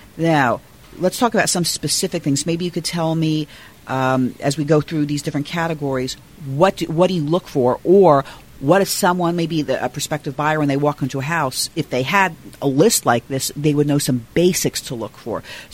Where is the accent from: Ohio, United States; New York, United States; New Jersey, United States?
New Jersey, United States; Now, I'm also a northerner. I'm from New Jersey, and I had never heard of sinkholes before moving here.